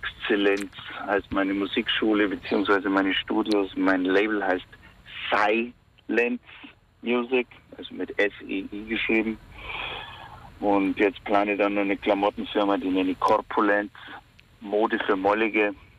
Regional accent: Erding, Bavaria, Germany; born there; now in Hamburg, Germany; Ich bin in Erding geboren, so wie das Erdinger Weißbier.

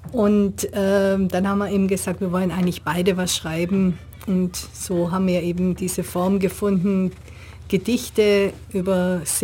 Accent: Ulm, Baden-Württemberg, Germany; Ich bin gebürtige Ulmerin, schon immer in Ulm und werde wahrscheinlich auch immer in Ulm bleiben.

